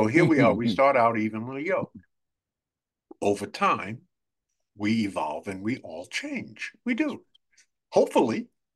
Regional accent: Brooklyn, New York, United States; I grew up in Brooklyn, New York, right?

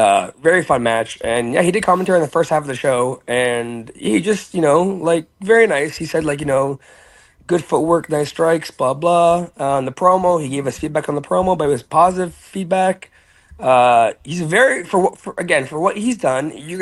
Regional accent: Hamilton, Ontario, Canada; And being a part of A1 is cool because A1 is my home. Like, I'm from Hamilton. Like, A1's my home promotion.

